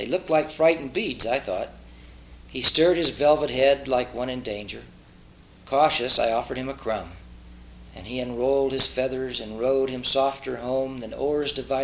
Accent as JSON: {"language": "English", "region": "Illinois", "country": "United States", "tie": "born or raised there", "also_born_or_lived": "Southern California", "said": "I'm from Southern California. We don't get a whole lot of autumn or winter down there. But I was raised on a farm in Southern Illinois"}